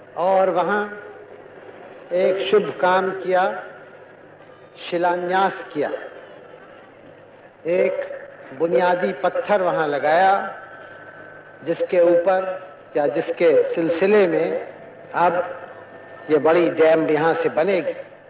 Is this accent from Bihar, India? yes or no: no; Uttar Pradesh, India; इसलिए नहीं कि मैं उत्तर प्रदेश से आया और आप हैदराबाद या आंध्र से आए